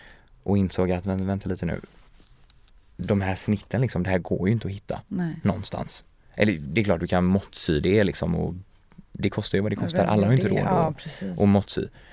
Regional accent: Sweden; Jag är ju uppvuxen i Sverige liksom.

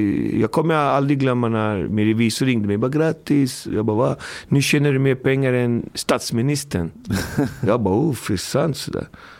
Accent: Botkyrka, Stockholm County, Sweden; Jag är född i Botkyrka. Ah. Jag har aldrig bott någon annanstans. Jag bor på samma ställe där jag är född.

